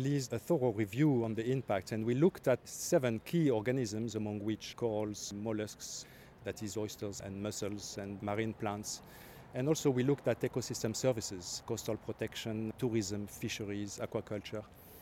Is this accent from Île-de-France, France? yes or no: no; Villefranche-sur-Mer, Provence-Alpes-Côte d'Azur, France; English is a second language; Villefranche-sur-Mer.